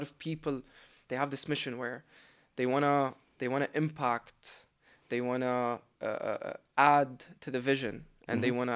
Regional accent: Syria; moved away as an adult; now in Saudi Arabia; Yes, I was raised in Syria.

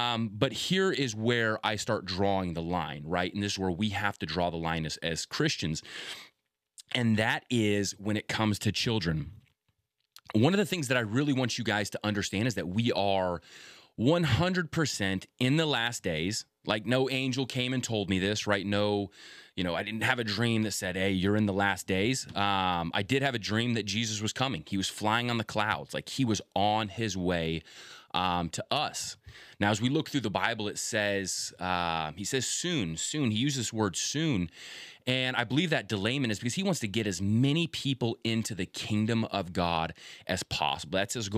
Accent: United States; You know, as an American, I believe in a free nation, right?

